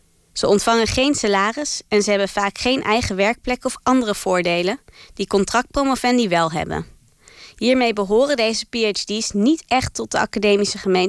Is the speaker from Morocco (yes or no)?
no; Malaysia; Mijn voorouders komen uit China, maar ik ben geboren en getogen in Maleisië.